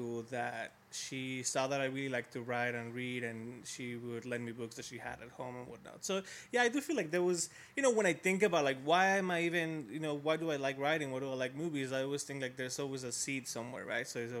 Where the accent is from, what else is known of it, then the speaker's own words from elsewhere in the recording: Mexico City, Mexico; Yeah, I grew up in Mexico City. For anyone that knows Mexico City, I grew up in the north sort of part of it, Gustavo Madero, which is where the Basilica de Guadalupe is, you know, working class neighborhoods.